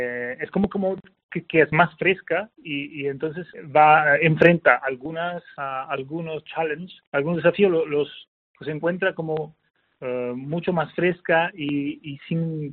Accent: Paris, Île-de-France, France; Spanish is a second language; now in Spain; yo no soy ni español, entonces viniendo de fuera y viniendo de una ciudad de París

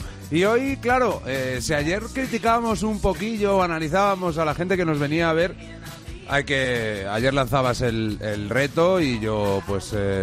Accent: Spain; Así somos los españoles.

